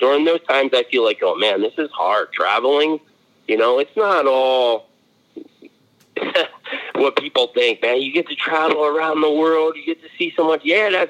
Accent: New Jersey, United States; also born or lived in Michigan; I grew up in New Jersey, then moved to Michigan, and I lived there for about 18 years.

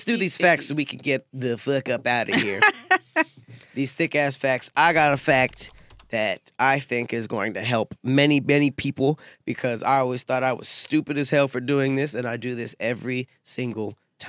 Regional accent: United States; I'm American.

